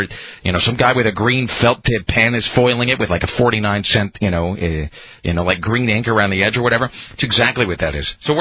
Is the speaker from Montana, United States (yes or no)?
no; Washington, United States; So, I mean, yeah, just growing up in Washington, it was one of those things that you always just sort of assumed would be unsolved.